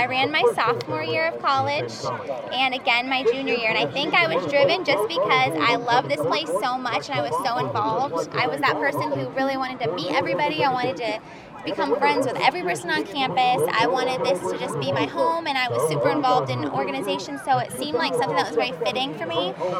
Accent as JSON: {"language": "English", "town": "Kane", "region": "Pennsylvania", "country": "United States", "said": "He's from Warren, Pennsylvania, and I'm from Kane, so we knew each other from high school."}